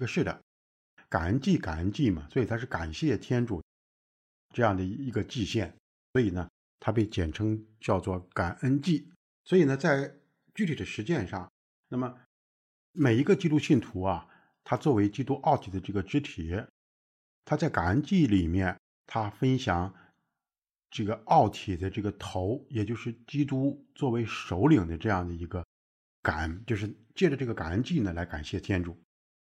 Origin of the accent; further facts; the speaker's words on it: China; 那我们作为中国人，我们生活在这样的一个文化氛围下，生活在这样的一个大的团体之内的这个时候呢